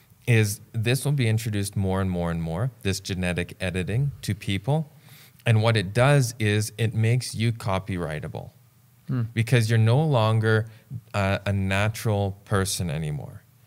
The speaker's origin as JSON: {"language": "English", "region": "Saskatchewan", "country": "Canada", "said": "I know farmers, because I'm from Saskatchewan, who had beautiful self-seed crops"}